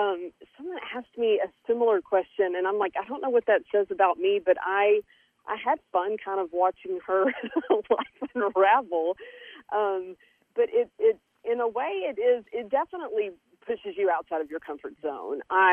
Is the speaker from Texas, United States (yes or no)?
yes; Longview, Texas, United States; growing up in Longview, it was interesting. It's definitely a smaller city in Texas, and it's you're 2 hours from Dallas, you're an hour from Shreveport, so you're really stuck in the middle of this pine forest.